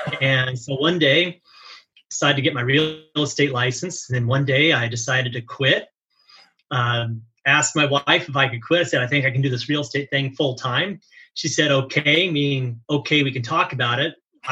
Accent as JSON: {"language": "English", "town": "Astoria", "region": "Oregon", "country": "United States", "tie": "born or raised there", "lives_now": "Irvine, United States", "said": "Though I grew up in Astoria, Oregon, I still consider that home. Irvine's where I've done all my real estate."}